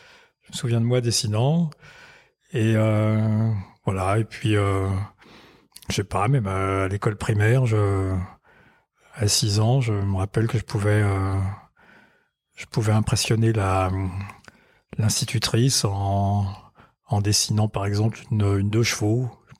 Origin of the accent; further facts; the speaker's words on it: Sarcelles, Île-de-France, France; also born or lived in Nanterre / Courbevoie; je suis né dans la banlieue parisienne, à Nanterre. Après, mes parents habitaient à Courbevoie. Ensuite, à Sarcelles. Qui était une cité toute neuve à l'époque. C'était autour de l'époque de mai 68.